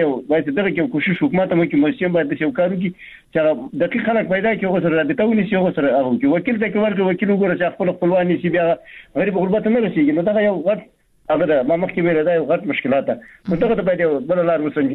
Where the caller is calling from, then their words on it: Baghlan, Afghanistan; بغلان مې تماس نیولې